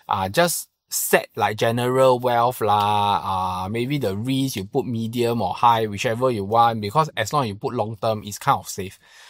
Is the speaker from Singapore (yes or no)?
yes; Singapore; but as a Singaporean, I feel that the good thing is these Endowers